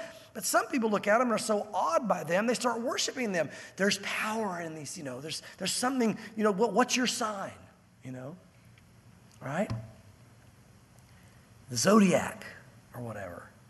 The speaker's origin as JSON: {"language": "English", "country": "United States", "said": "I don't say that because I'm an American."}